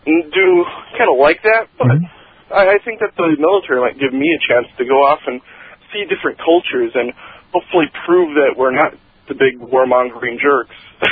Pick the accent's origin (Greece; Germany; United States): United States; Iowa; I'm from Iowa.